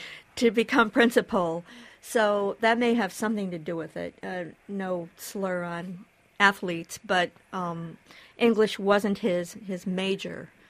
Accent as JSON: {"language": "English", "region": "Midwest", "country": "United States", "tie": "born or raised there", "said": "And I grew up in the Midwest."}